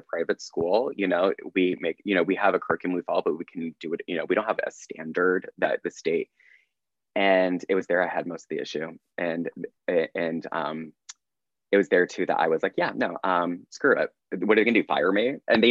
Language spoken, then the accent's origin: English; Indiana, United States; And the weird thing was too, it's so I grew up in Northern Indiana when Mike Pence was the governor.